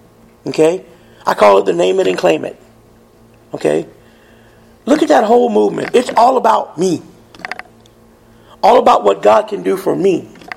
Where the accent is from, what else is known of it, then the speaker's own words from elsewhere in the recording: United States; Well, I'm an American. I do that.